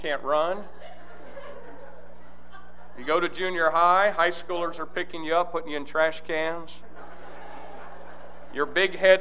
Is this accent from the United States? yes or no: yes; Jasonville, Indiana, United States; Town of 1,500 people, walk in an auditorium that has about five times the population of my hometown in it. Go to a college, a couple thousand students. … Jasonville, Indiana.